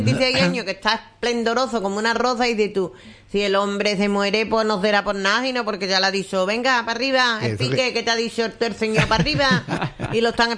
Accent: Jerez de la Frontera, Andalusia, Spain; now in Lebrija, Spain; Como tú, que soy de Jerez de la Fra, afincado en Lebrija.

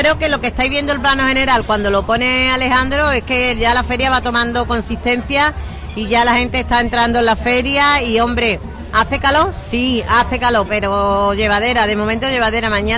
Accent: Madrid, Community of Madrid, Spain; Digo, es que somos exagerados los madrileños

